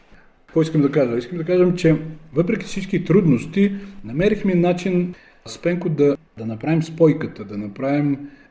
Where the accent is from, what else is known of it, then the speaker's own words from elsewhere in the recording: Suvorovo, Odesa Oblast, Ukraine; И аз като малък много чувах за тия истории, понеже аз съм роден в Суворово, а Вилково е 50-60 км от моето селище